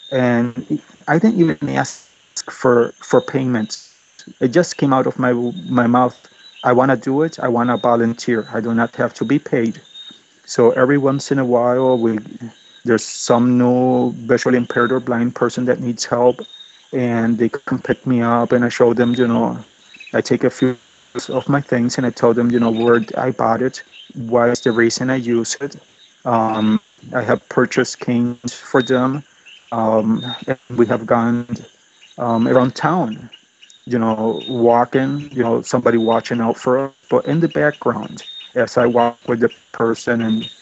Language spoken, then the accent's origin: English; Puerto Rico; It's a two-hour flight from Miami International Airport to San Juan International Airport. San Juan is our capital city.